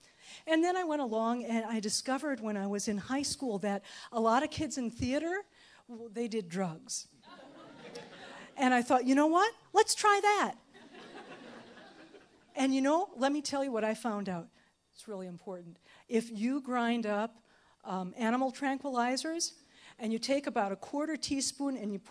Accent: Minnesota, United States; also born or lived in Iowa; I was born in Iowa, but I was raised in Minnesota. And it's not all Prairie Home Companion. There are some desperate people in Minnesota.

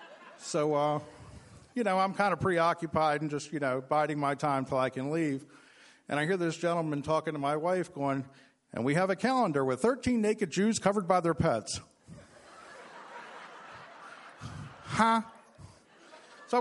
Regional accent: Dundalk, Maryland, United States; I grew up in Dundalk, as Ms. Wexler said, in the shadows of the Sparrows Point Steel Mill, in neighborhoods that are named after Catholic saints

